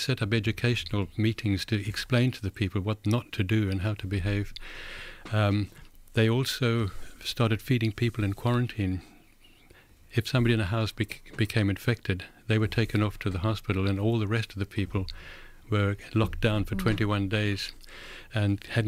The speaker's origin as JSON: {"language": "English", "country": "South Africa", "tie": "born there", "said": "Well, I'm a son of Africa, because I was born in South Africa, and I've always missed being in Africa."}